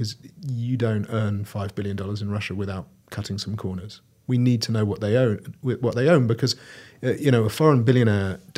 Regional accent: United Kingdom; from speaking as a Brit

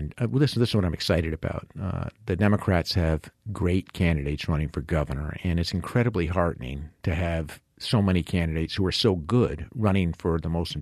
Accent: Vermont, United States; different from when I was a kid growing up in Vermont

